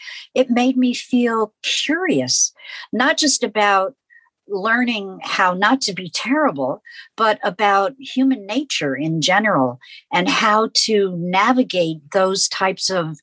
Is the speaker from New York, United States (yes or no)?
yes; New York City, New York, United States; My twin sister and I grew up in New York City, and we, I guess, led a pretty privileged life.